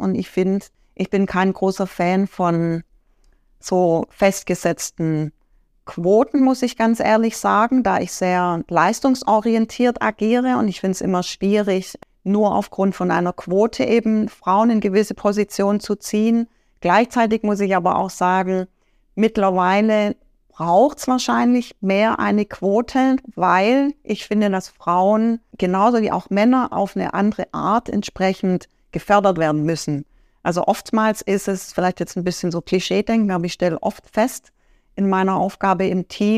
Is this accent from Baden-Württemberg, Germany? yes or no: yes; Stuttgart, Baden-Württemberg, Germany; now in Switzerland; Also meine Heimat ist ja eigentlich in Stuttgart.